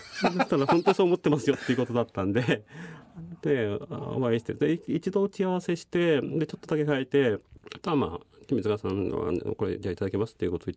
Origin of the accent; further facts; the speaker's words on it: Utsunomiya, Tochigi, Japan; ほら宇都宮で育ってきてるじゃないですか